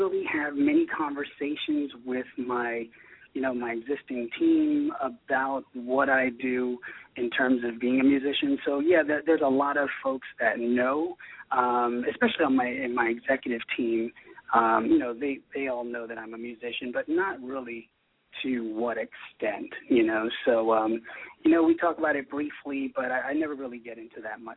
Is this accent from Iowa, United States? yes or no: no; New York City, New York, United States; moved away as an adult; now in London, United Kingdom; No, actually, I was born in Queens, New York. So I am a New Yorker, and I am now an expat living in London as of actually about a month ago.